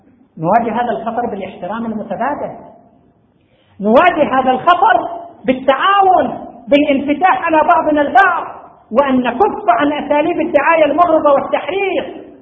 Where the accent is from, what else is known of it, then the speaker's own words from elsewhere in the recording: Saudi Arabia; عندنا في المملكة العربية السعودية وفي مناطق من الخليج